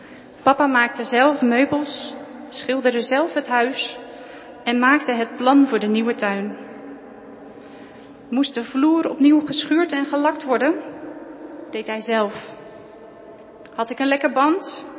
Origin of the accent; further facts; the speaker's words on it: Naaldwijk, South Holland, Netherlands; also born or lived in Vlaardingen; Ik ben geboren in Vlaardingen, maar met 2 maanden zijn we verhuisd naar Naaldwijk. Dus mijn eerste herinneringen zijn daar.